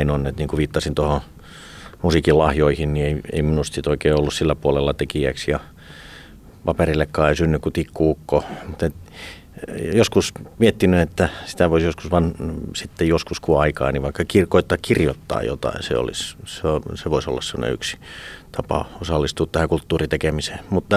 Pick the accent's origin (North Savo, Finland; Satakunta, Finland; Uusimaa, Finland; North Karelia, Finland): Satakunta, Finland; Köyliö; Mä oon viettänyt nuoruuteni tuolla Köyliössä, Lallintalon juuressa